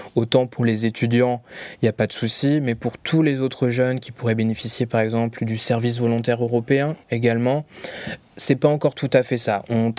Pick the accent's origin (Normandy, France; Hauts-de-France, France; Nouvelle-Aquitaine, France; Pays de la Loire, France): Nouvelle-Aquitaine, France; Moi, je viens du Poitou-Charente.